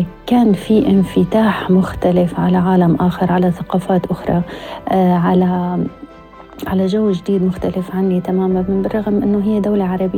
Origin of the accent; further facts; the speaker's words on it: Syria; وعم جرب أني وصل صوتي أنا كسوريين ونحن هيك السوريين.